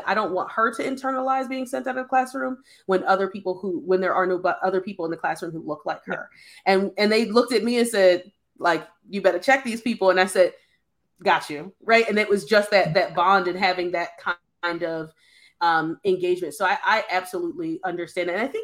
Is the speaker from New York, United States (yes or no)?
no; Philadelphia, Pennsylvania, United States; I'm from Philadelphia, so in Philadelphia, Quaker schools.